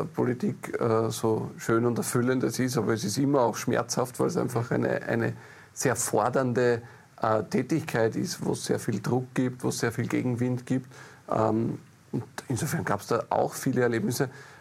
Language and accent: German; Lower Austria, Austria; Bei uns in Niederösterreich am Bauernhof grillen da.